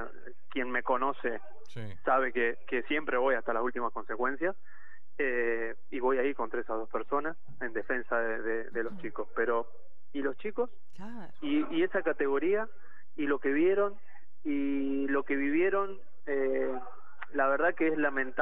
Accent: San Martín, Buenos Aires Province, Argentina; Hoy estoy en Capital, bueno, yo soy de San Martín, para el que sabe, hoy estoy en Capital

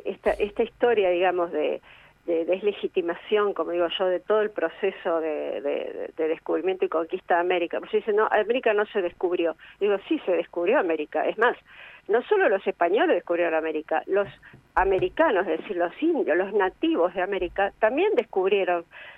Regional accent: Argentina; me alegro como argentina

